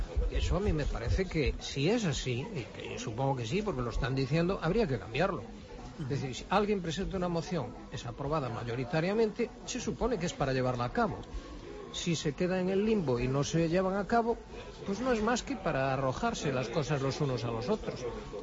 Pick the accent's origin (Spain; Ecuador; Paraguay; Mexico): Spain; Galicia; Yo soy gallego, como os dije antes